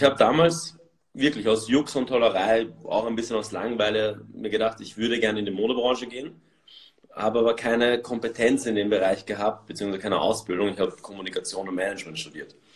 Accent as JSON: {"language": "German", "region": "Vienna", "country": "Austria", "tie": "born or raised there", "said": "ich bin 27 geworden dieses Jahr, bin aus Wien, bin in Wien geboren und aufgewachsen"}